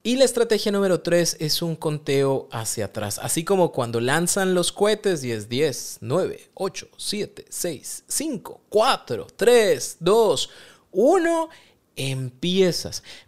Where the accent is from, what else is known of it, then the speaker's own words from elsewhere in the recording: Mexico; Como buen mexicano, dejemos todo para el último